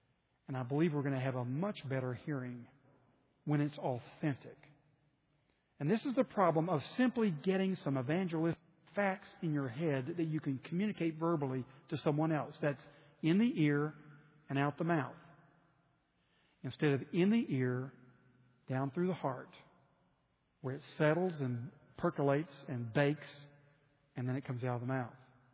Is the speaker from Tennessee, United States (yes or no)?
yes; Memphis, Tennessee, United States; you recognize I'm from Memphis.